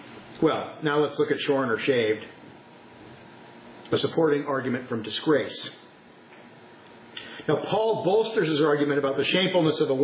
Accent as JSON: {"language": "English", "region": "California", "country": "United States", "said": "I'm from California, so I see a lot of weird stuff. You don't see that in Iowa."}